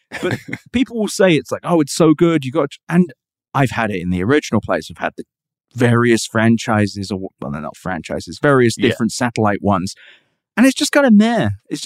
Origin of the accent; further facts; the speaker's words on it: United Kingdom; I'm British.